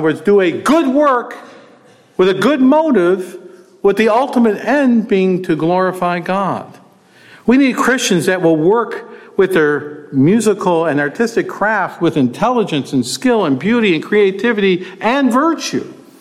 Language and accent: English; Chicago, Illinois, United States; now in Detroit, United States; I grew up in Chicago. I've been in Detroit for 38 years, trying to stay alive.